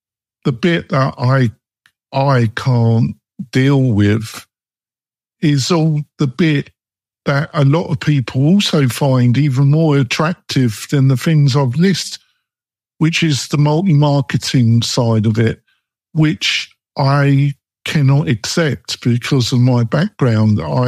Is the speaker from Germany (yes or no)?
no; England, United Kingdom; I needed to explain that I'm English and what the situation in the UK is